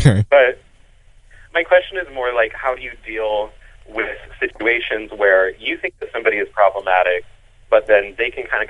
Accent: Santa Barbara, California, United States; I'm from like southernish California, like kind of Santa Barbara area.

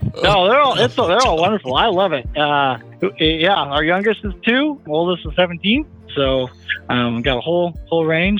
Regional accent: Oregon, United States; I grew up in Oregon, so I always use that as a reference point.

